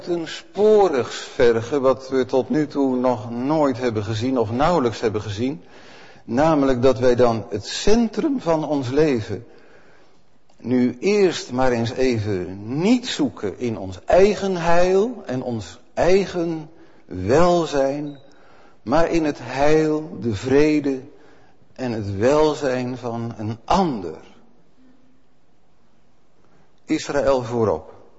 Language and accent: Dutch; Netherlands; zolang wij dat als Nederlanders, als Hollanders hebben uitgehouden.